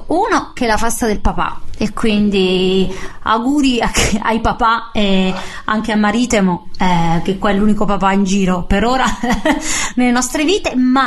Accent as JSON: {"language": "Italian", "town": "Naples", "region": "Campania", "country": "Italy", "said": "è napulè come la sottoscritta, e noi all'onomastico ci tenim."}